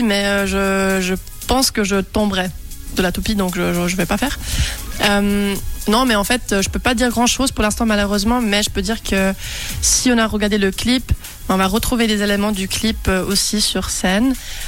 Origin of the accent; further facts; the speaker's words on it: Germany; French is a second language; J'adore l'allemand aussi. J'ai grandi en Allemagne, je chante justement en allemand souvent.